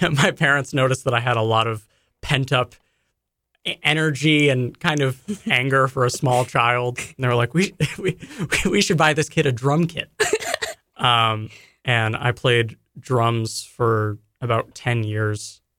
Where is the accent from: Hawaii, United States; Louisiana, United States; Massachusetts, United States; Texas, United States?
Massachusetts, United States; Natick; I'm from Natick, Massachusetts.